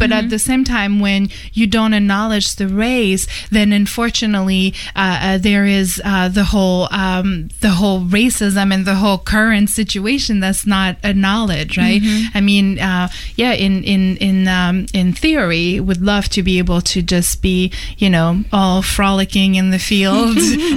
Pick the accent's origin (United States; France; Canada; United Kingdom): France; I'm a white woman and I come from Europe, I come from France.